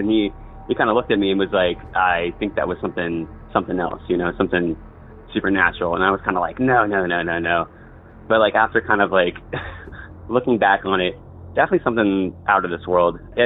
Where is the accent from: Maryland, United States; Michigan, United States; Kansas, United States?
Maryland, United States; Silver Spring; I come from Silver Spring, Maryland.